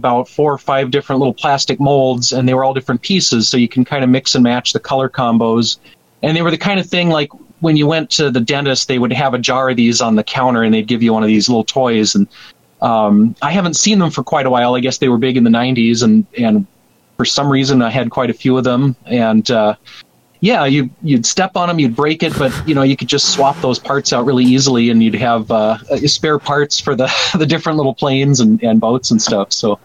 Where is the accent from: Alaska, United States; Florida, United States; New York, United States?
Alaska, United States; I grew up just outside of Juneau, so on Admiralty Island. It was about a 3-hour trip to the biggest town, to Juneau, and then a 15-minute plane ride if we could afford a plane.